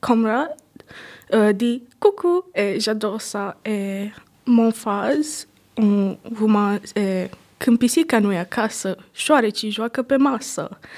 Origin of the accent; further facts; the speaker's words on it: Romania; first language Romanian; French is a second language; je suis roumain, je viens de Roumanie, je parle roumain, anglais et français.